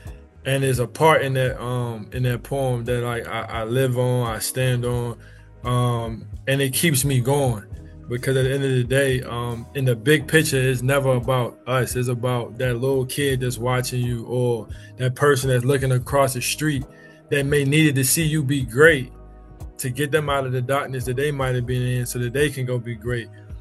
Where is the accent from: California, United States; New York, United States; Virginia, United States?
Virginia, United States; Richmond; I'm from Richmond, Virginia.